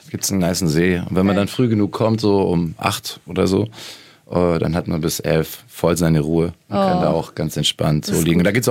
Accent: Lake Constance, Germany; ich bin am Bodensee aufgewachsen in der Gegend und da gab es das überall.

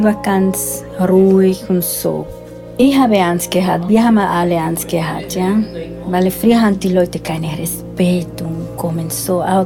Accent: Dominican Republic; German is a second language; also born or lived in Switzerland; now in Austria; Ich bin von Dominikanische Republik nach Schweiz gekommen und dann hier nach Österreich.

